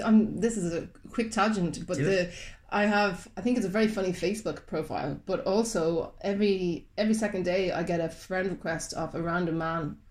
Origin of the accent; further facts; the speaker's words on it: Galway, Connacht, Ireland; now in Belfast, United Kingdom; I'm from Galway.